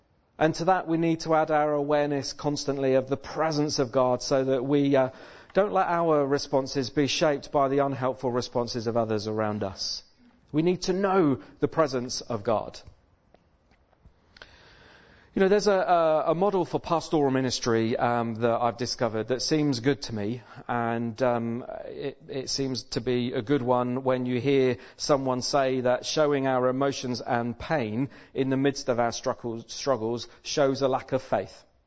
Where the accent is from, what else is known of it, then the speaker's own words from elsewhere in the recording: United Kingdom; to live that crazy stiff upper lip kind of expected response that we're supposed to have because we're British.